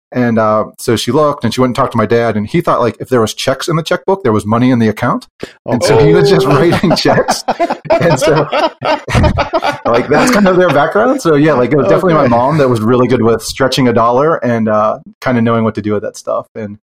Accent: Pennsylvania, United States; And we are from Pennsylvania, where college costs are one of the highest in the country.

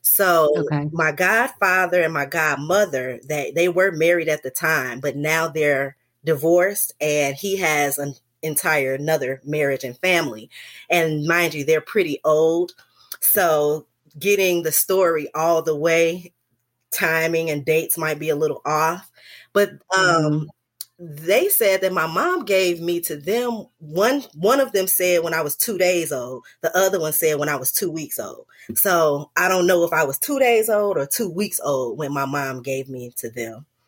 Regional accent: Chicago, Illinois, United States; I grew up mostly in Chicago, South Side for the most part. Summertime, I would go to North Carolina in the summers with the Elder family.

